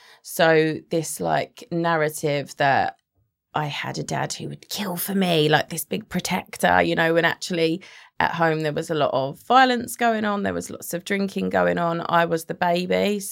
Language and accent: English; East of England, United Kingdom; I'm from Essex.